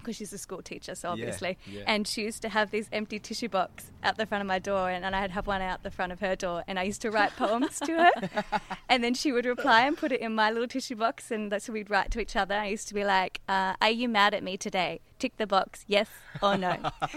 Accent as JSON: {"language": "English", "region": "New South Wales", "country": "Australia", "tie": "born or raised there", "also_born_or_lived": "Hunter Valley", "said": "I grew up in Cat Eye National Park along the Hawkesbury River in New South Wales and later moved to the Hunter Valley."}